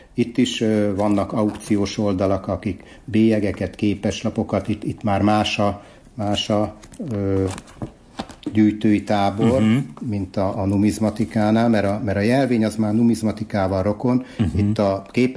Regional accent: Sajóbábony, Borsod-Abaúj-Zemplén, Hungary; also born or lived in Miskolc / Boldva; Miskolcon születtem, nyilván, de akkor Boldván éltünk, illetve eltöltöttem 8 évet Sajóbábonyba is.

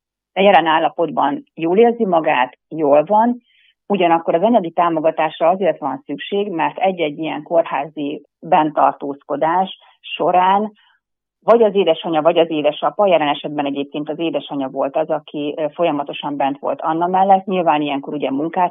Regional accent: Nyíregyháza, Szabolcs-Szatmár-Bereg, Hungary; moved away as an adult; also born or lived in Debrecen; now in Budapest, Hungary; Igazság szerint én nyíregyházi vagyok, Nyíregyházán nőttem fel, majd az orvosi egyetemet az Debrecenben végeztem, és Debrecenben is praktizáltam

